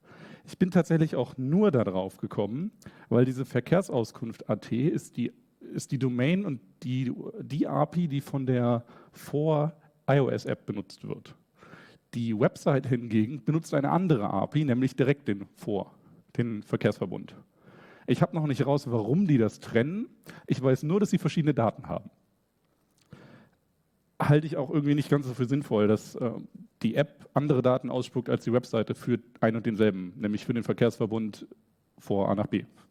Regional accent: Germany; Weil, also ich komme aus Deutschland

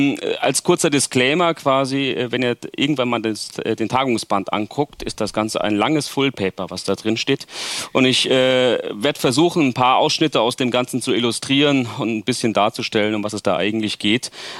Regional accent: Mainz, Rhineland-Palatinate, Germany; Und ich komme aus Mainz

